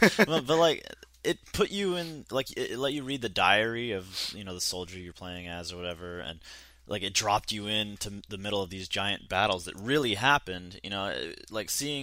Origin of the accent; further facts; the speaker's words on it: Utah, United States; Because growing up in Utah, like, right next to an Air Force base